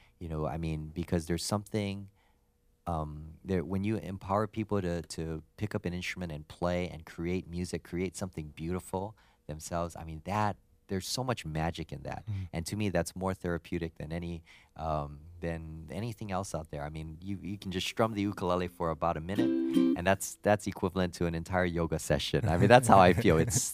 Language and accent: English; Hawaii, United States; because I was born and raised in Hawaii. And we don't get a lot of snow there, so this is actually a nice change.